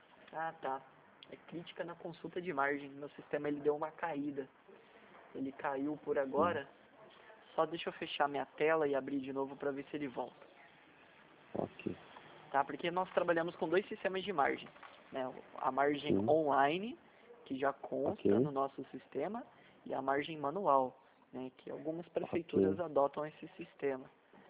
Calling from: São José dos Campos, São Paulo, Brazil; Eu falo de São José dos Campos

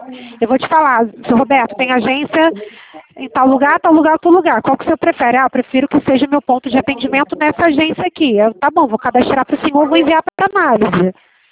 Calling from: Rio de Janeiro, Brazil; Eu falo do Rio de Janeiro, falando do Brasil inteiro.

